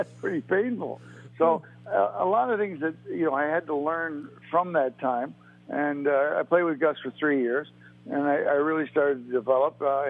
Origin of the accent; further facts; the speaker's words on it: Toronto, Ontario, Canada; I grew up in Toronto.